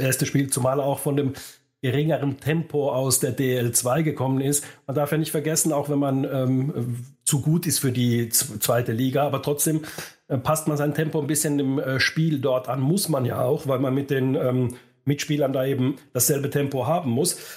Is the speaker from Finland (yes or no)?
yes; Finland; Aber alle werden es mir verzeihen, dass ich natürlich meinem Heimatland Finnland eben auch die Daumen drücken muss.